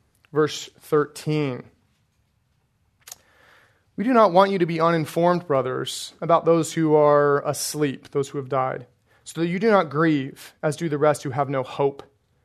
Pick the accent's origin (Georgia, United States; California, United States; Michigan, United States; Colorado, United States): Colorado, United States; I grew up in Colorado on a farm.